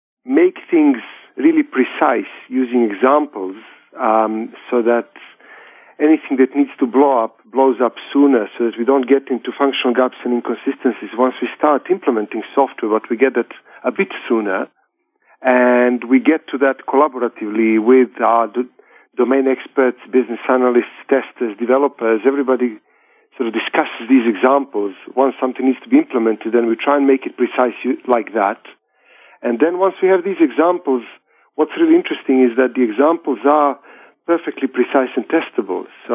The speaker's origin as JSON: {"language": "English", "country": "Serbia", "lives_now": "London, United Kingdom", "said": "At the moment, I'm in London. I'm originally from Serbia"}